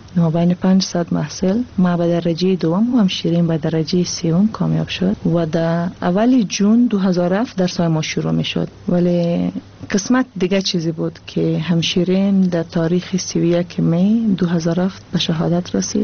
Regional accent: Afghanistan; moved away; خواب کاراته را ماندم و بعد از افغانستان آمدیم.

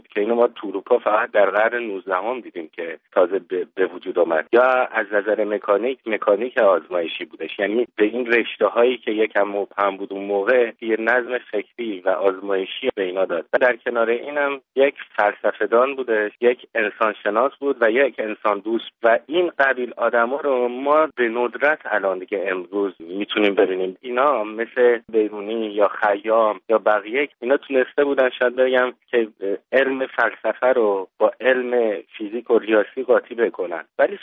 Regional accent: Iran; ما که ایرانی هستیم

